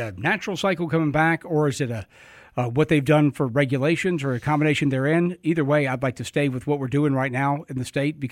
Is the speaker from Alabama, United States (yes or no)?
yes; Alabama, United States; Growing up in the Delta fishing, we had redfish